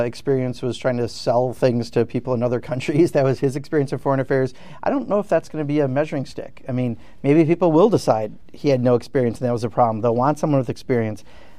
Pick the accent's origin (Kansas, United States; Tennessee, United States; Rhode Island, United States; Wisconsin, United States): Wisconsin, United States; Kenosha; You know, I grew up in Kenosha, Wisconsin, where 14,000 people out of 70,000 used to make cars.